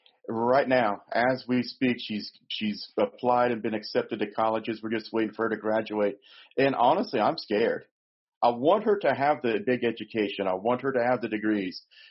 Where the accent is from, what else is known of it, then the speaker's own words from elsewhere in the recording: Arizona, United States; now in Alabama, United States; Now, originally, I'm from Arizona.